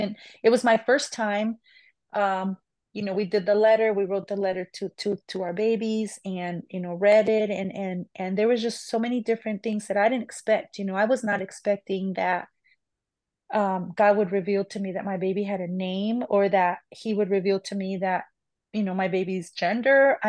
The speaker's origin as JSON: {"language": "English", "region": "Missouri", "country": "United States", "said": "I'm from Missouri, so that's where my capital is"}